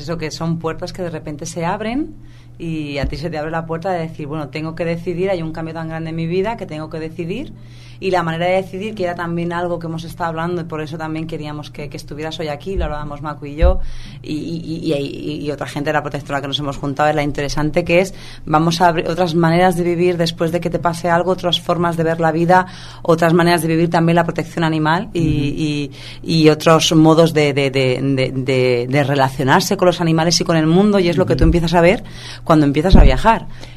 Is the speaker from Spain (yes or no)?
yes; Spain; aquí en España, y me pongo España porque somos españoles